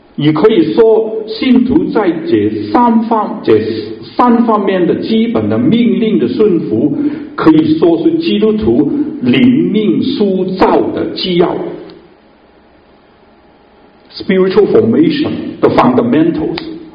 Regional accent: Hainan, China; 好像我是海南，我是讲海南话啊

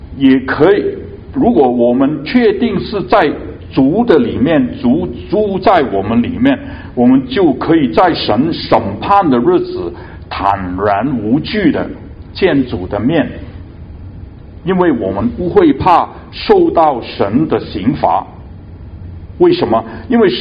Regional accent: Guangdong, China; accent: Cantonese; 我们广东话有一句话好难顶

